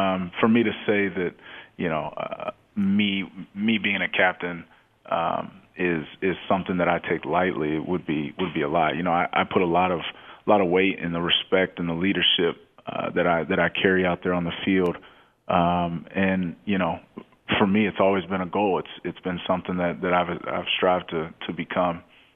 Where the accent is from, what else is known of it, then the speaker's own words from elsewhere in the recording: Austin, Texas, United States; I'm from Austin, Texas. We hunkered down in Austin, my family and I.